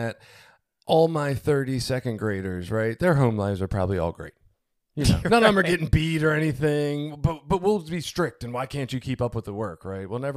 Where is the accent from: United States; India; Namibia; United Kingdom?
United States; Baltimore, Maryland; born there; I was born in Baltimore City, obviously.